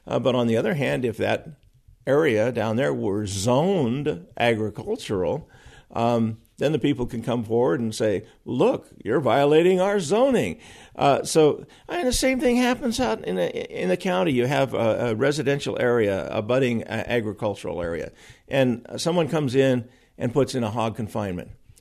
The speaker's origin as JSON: {"language": "English", "region": "California", "country": "United States", "tie": "born or raised there", "said": "I was born and raised in California, retired after a 34-year career in public service."}